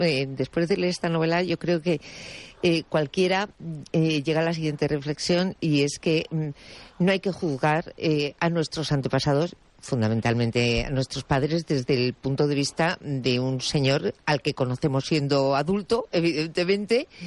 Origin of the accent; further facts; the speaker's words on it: Basque Country, Spain; Me había ido yo a mi tierra vasca directamente.